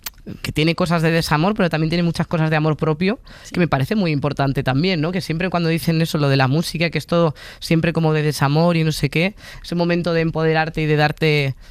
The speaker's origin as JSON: {"language": "Spanish", "town": "Cádiz", "region": "Andalusia", "country": "Spain", "said": "Ahora estoy un poco gaditana invernal, tú lo sabes. Que vale, yo sí. Durante el año no soy tan andaluza, pero luego ya volvemos."}